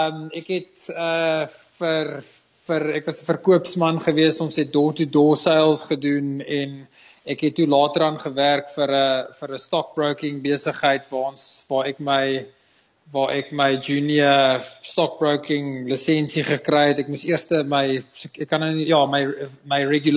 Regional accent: Pietermaritzburg, KwaZulu-Natal, South Africa; Ek het groot geword in Pietermaritzburg Bay. Ek het op 'n plaas groot geword. Ons het citrus en melk beeste gehad.

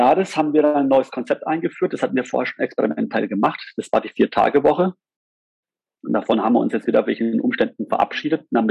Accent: Germany; in Deutschland ist es halt so, was passiert in uns als Deutsche, wenn wir unseren Job verlieren?

